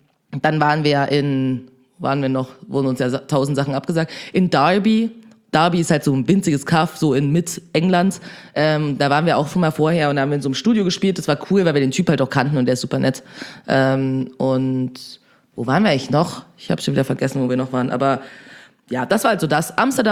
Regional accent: India; ich bin Inder.

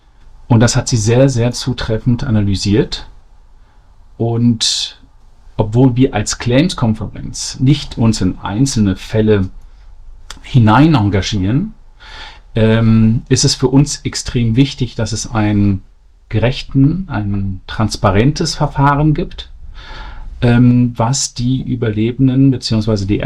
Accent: Berlin, Germany; Ich bin in Berlin aufgewachsen. Und meine Eltern sind hierher gezogen.

